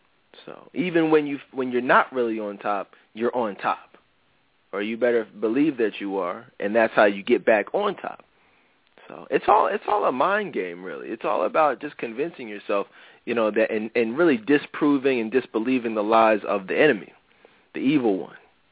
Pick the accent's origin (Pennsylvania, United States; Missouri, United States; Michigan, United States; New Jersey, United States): Pennsylvania, United States; Philadelphia; Cool, Philly, my hometown.